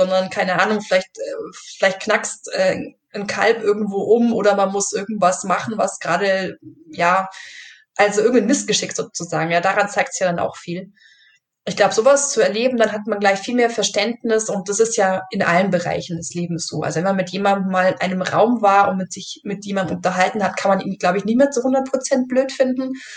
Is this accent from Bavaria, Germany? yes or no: yes; Bavaria, Germany; ich komme halt eben aus dem Allgäu und kann man vielleicht ein bisschen so melodramatisch sagen, da hat man so Milch im Blut